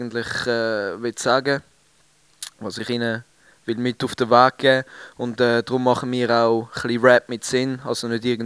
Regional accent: Switzerland; Ja, also ich bin eigentlich waschechter Schweizer soweit. Mal muss man sagen, Eidgenosse.

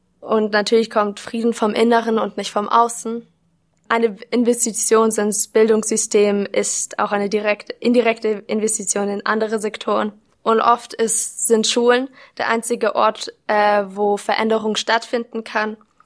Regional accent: Munich, Bavaria, Germany; ich bin 20 Jahre alt, ich komme aus München, Deutschland und ich studiere Biomedizin und so wie die anderen bin ich auch an der Universität Freiburg.

